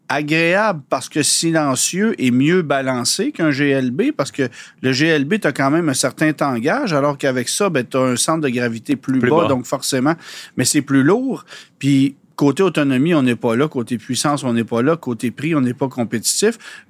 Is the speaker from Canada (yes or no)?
yes; Quebec, Canada; chez nous au Québec.